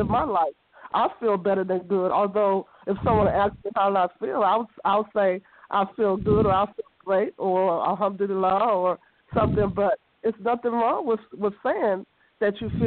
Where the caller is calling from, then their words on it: Washington, District of Columbia, United States; I'm calling from Washington, D.C.